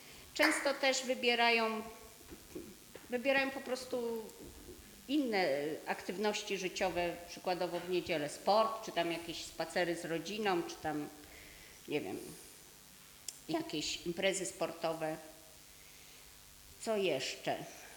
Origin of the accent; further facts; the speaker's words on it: Wiesbaden, Hesse, Germany; jestem z Wiesbaden.